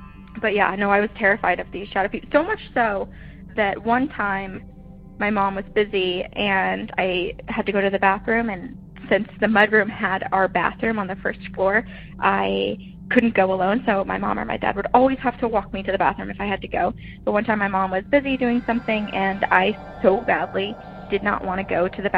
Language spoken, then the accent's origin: English; New England, United States; I grew up in New England, so very haunted.